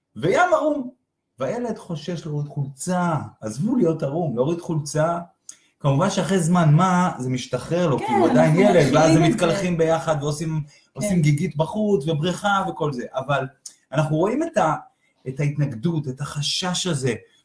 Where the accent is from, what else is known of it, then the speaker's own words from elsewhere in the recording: Givatayim, Tel Aviv District, Israel; זאת אומרת, גדלתי בשנים הראשונות לחיי, בגבעתיים